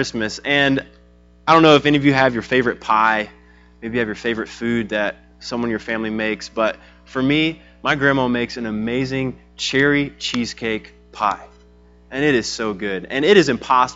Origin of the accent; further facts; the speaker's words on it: Georgia, United States; I'm from Georgia, so I'm a Braves fan.